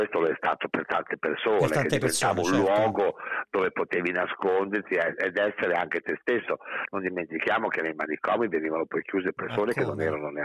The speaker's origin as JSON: {"language": "Italian", "region": "Emilia-Romagna", "country": "Italy", "said": "Perché essendo io romagnolo volevamo sì. ambientarlo appunto qui in Romagna."}